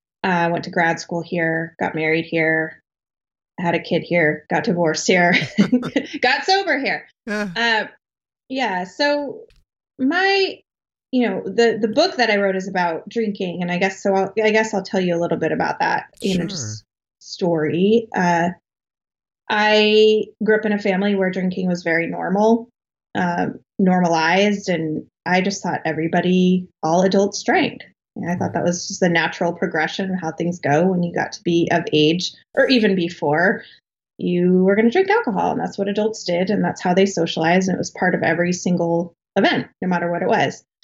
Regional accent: Colorado, United States; So I grew up in, I was born and raised in Colorado in a small town south of Denver. I lived there all through my life.

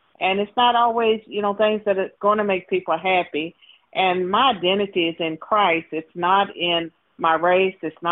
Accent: Virginia, United States; I was born and raised in Virginia. Virginia has always had its racial struggles and racial challenges.

